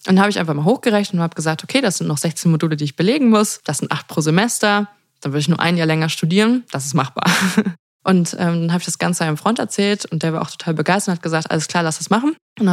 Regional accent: Australia; Und ich komme aus Australien, das werde ich schon schaffen.

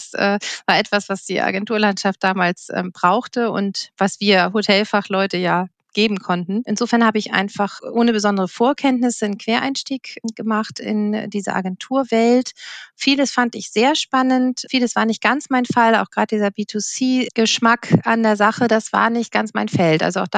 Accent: Kiel, Schleswig-Holstein, Germany; born there; also born or lived in Munich; Ich bin gebürtige Kielerin und hatte dann ein paar Jahre in München verbracht

